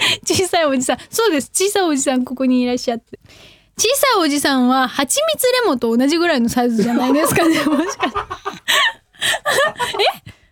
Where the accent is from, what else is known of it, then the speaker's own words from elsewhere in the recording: Hyogo, Japan; accent: Kansai; 兵庫県出身でございますので関西人なんでございます。